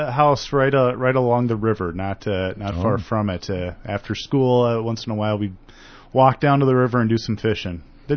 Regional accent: Newark, Ohio, United States; born there; I was born in Newark, Ohio.

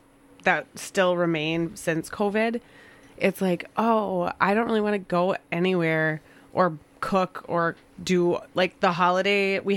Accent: Pine Island, United States; We grew up in Pine Island, but both of those two moved over here so we could all kind of be closer together.

